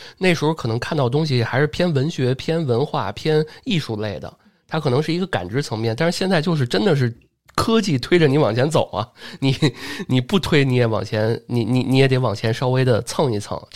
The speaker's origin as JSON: {"language": "Chinese", "region": "Northeast China", "country": "China", "tie": "born or raised there", "said": "就是那个大东北我的家乡有一个网友做那爵士版的"}